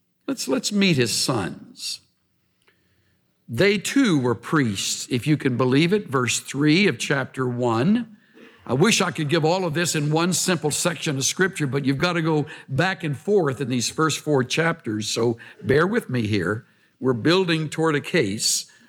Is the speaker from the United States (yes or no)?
yes; El Campo, Texas, United States; who was really a well-known individual in my hometown of El Campo down in South Texas